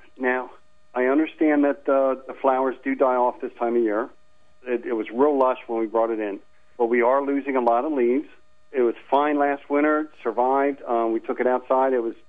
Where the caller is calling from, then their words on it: Newark, Delaware, United States; I'm calling from Newark, Delaware.